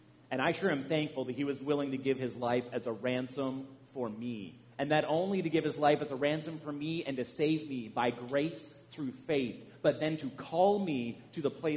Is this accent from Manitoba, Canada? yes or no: no; British Columbia, Canada; now in United States; every once in a while, you might recognize that I am a former Canadian. I'm now a naturalized American citizen. I'm originally from British Columbia, though, so I assume a little further across the continent than Pastor Luke is from.